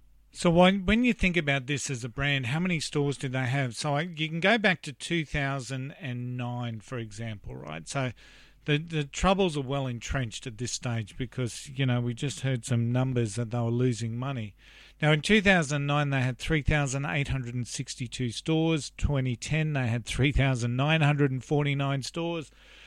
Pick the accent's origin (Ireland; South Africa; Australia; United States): Australia; I mean, I'm from Australia, and one of the biggest things that I wanted to do when I first visited America a number of years ago